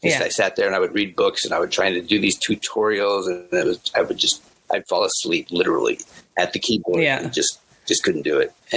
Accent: Hillsboro, Oregon, United States; I grew up in a little city outside of Portland called Hillsboro. Yeah, it's about maybe 20 minutes or 20 miles outside of Portland, kind of going towards the coast.

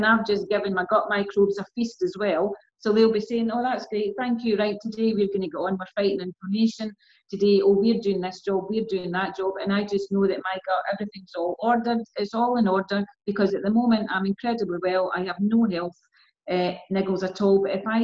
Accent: Wishaw, Scotland, United Kingdom; I mean, I grew up in Wishaw, and you know, when I was young, you only got salads in the summer.

